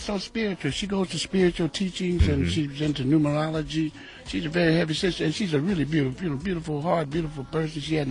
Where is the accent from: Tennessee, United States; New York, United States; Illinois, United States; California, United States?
California, United States; Los Angeles; So I'm up from Los Angeles, California.